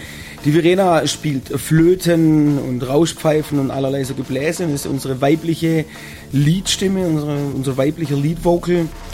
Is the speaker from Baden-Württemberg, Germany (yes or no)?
yes; Baden-Württemberg, Germany; Also wir kommen ganz grob aus dem Raum Baden-Württemberg zentral, wenn man das mal so einnimmt.